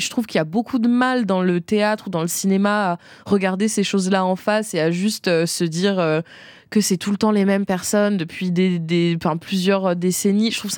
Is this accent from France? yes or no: yes; France; born there; moi, je suis née en France, mais j'ai la nationalité suisse.